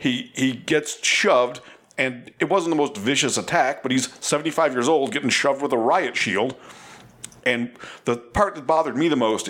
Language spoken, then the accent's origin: English; Buffalo, New York, United States; the town of my birth, what I call my hometown, Buffalo, New York, had a really bad fucking week.